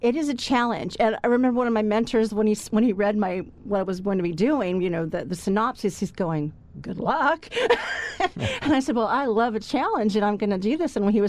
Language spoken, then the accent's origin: English; Connecticut, United States; born there; I was born in Connecticut, but I've been living in Pennsylvania since 2001.